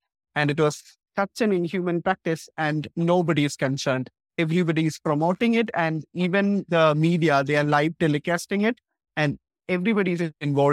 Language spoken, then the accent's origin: English; Kerala, India; English is a second language; I'm from Kerala, state in India.